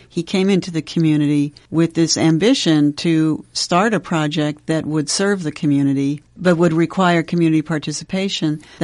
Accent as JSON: {"language": "English", "town": "Ames", "region": "Iowa", "country": "United States", "tie": "born or raised there", "said": "because Ames was my hometown"}